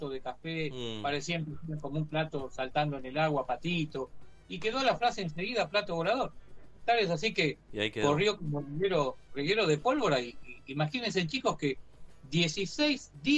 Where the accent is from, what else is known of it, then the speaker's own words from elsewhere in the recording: Ensenada, Buenos Aires Province, Argentina; yo soy de Ensenada